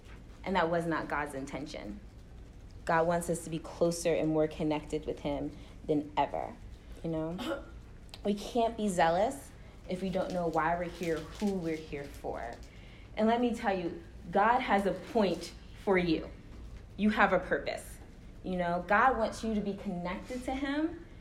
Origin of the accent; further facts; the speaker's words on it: Baltimore, Maryland, United States; moved away as an adult; I came to New York from Baltimore, Maryland. That's where I was born and raised.